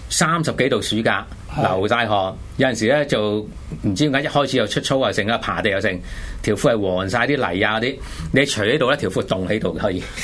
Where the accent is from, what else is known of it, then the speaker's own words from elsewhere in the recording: Hong Kong; 我哋香港人好少機會接觸開槍噶嘛